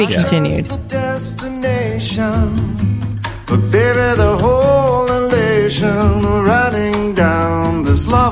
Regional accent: Pennsylvania, United States; I got to go with my home state of Pennsylvania.

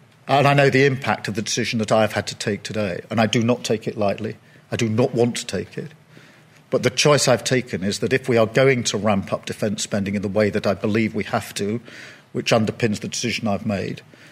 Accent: United Kingdom; not a decision that I, as a British Labour Prime Minister, would have wanted to take

